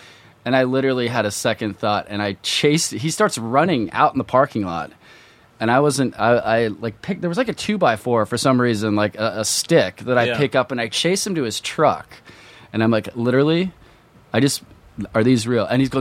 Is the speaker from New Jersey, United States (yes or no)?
no; Lexington, Kentucky, United States; now in New York, United States; Originally from Lexington, Kentucky.